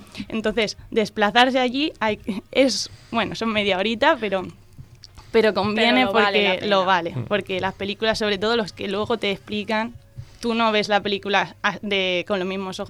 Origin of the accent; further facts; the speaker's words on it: Elche, Valencian Community, Spain; Yo que soy de Elche y me desplazo todos los días, lo sé.